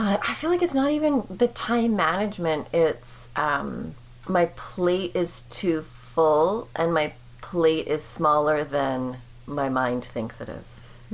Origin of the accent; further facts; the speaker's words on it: Vancouver, British Columbia, Canada; now in Vancouver, United States; We live in Vancouver, Washington, but I'm from Vancouver, BC